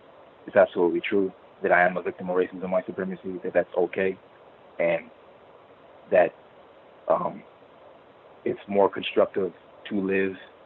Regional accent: Michigan, United States

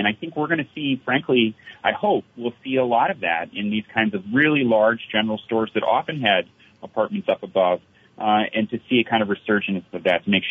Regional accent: Sutton, Vermont, United States; When I was a kid, growing up in Sutton, West Burke had probably four general stores

